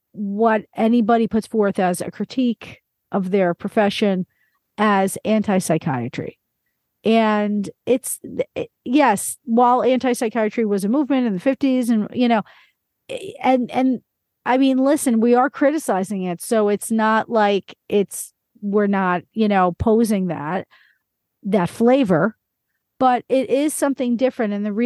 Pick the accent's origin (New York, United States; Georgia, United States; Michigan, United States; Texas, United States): New York, United States; I mean, New York is very, I'm from New York, you know, it's all about the biomedical.